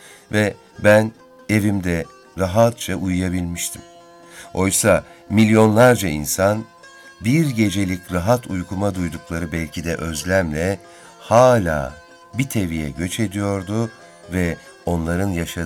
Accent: Ankara, Turkey; Orta halli bir ailenin çocuğu olarak Ankara'da büyüdüm. Ortaokul ve liseyi yine Ankara'da bitirdim.

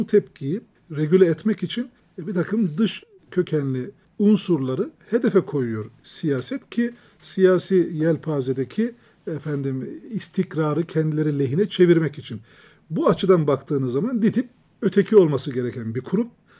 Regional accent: Germany; benim ailem Almanya'da bir göçmen aileydi. Babam işçiydi Almanya'da. Çocukluğum orada geçti. İlkokulu orada okudum.

